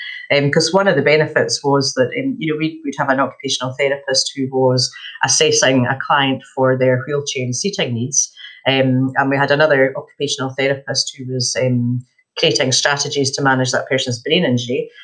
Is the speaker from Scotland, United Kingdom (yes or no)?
yes; Perth, Scotland, United Kingdom; moved away; I come from Perth in Scotland, and a lot of people say, you don't sound Australian. I said, no, the original Perth in Scotland, the one that named the one in Australia. So I come from there, and but I haven't lived in Scotland probably for the last 18